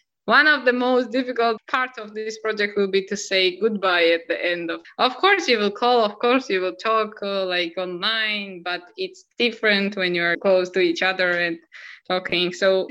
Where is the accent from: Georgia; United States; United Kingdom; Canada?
Georgia; I told them that I'm from Georgia. In Georgia, mostly we have a dark, like, brown color here.